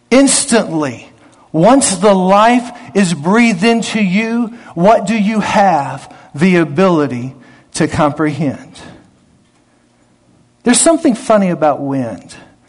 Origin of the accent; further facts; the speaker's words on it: Florida, United States; And I came from Florida. In Florida, they sell little cans of sunshine.